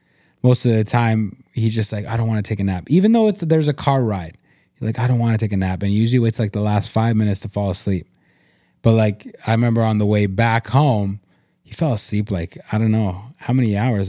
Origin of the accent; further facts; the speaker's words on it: Canada; I come from Canada. I've been in forests.